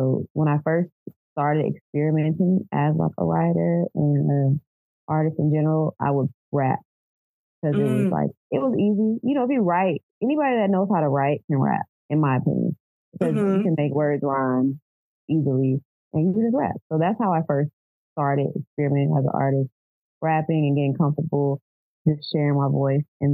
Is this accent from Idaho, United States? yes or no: no; Jacksonville, Florida, United States; Well, I'm from Jacksonville, Florida. That's like in North Florida.